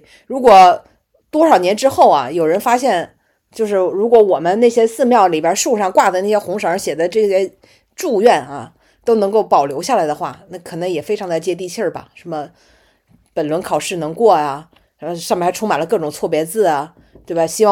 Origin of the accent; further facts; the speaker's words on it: China; 但我们中国人想的这个如何人是复生的